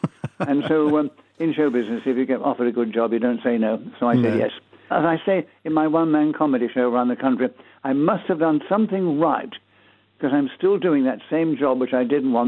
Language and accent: English; London, United Kingdom; also born or lived in Grantham, Lincolnshire; Yes, I was born in Lincolnshire, in Grantham. And then when I left when I was about 8, because my parents then moved to London.